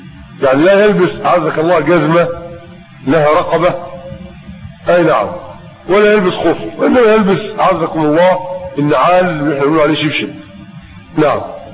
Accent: Egypt; اللي بسموه الزعبوط عندنا في مصر هنا يسموه الزعبوط

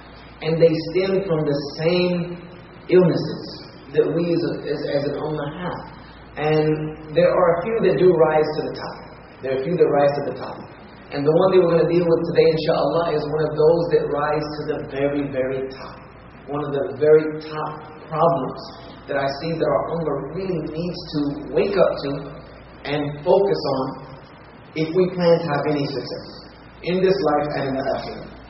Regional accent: South Carolina, United States; And me, myself, I was raised in the South. South Carolina.

